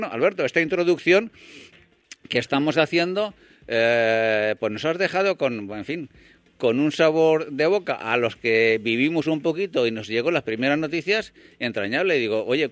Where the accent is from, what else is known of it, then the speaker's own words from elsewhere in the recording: Agramón, Castilla-La Mancha, Spain; cuando yo estoy en mi pueblo, que es una pedanía de Ellín, que se llama Agramón